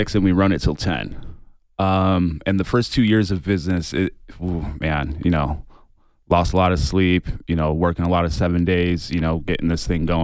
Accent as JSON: {"language": "English", "region": "Southeast", "country": "United States", "said": "People always ask for chef to come out and talk about, how did you come up with these shrimp and grits? I'm from the Southeast. I've never had them like this."}